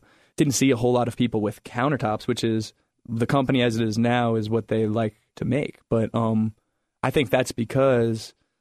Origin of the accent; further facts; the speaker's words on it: Roseland, Virginia, United States; I'm from Roseland.